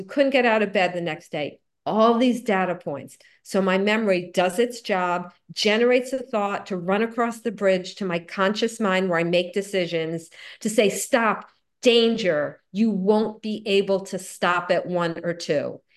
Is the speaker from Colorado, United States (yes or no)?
no; Florida, United States; now in New Jersey, United States; I grew up in Florida. I don't know why I ever left Florida to go up to the freezing cold of New Jersey, but I did.